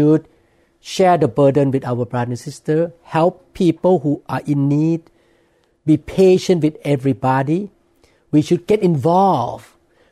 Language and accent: English; Thailand; English is a second language; my English is not perfect. I grew up in Thailand